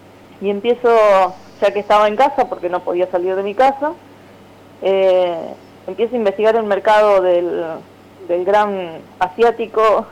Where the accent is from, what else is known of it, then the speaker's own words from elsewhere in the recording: Andino, Santa Fe, Argentina; moved away as an adult; now in San Lorenzo, Argentina; yo nací en Andino, pero soy más sanlorencina porque me vine a los 20 años.